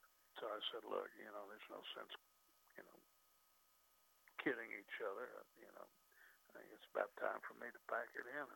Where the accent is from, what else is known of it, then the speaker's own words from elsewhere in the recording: Augusta, Georgia, United States; Because he asked me where I was from, and I said, well, you know, Augusta, Georgia.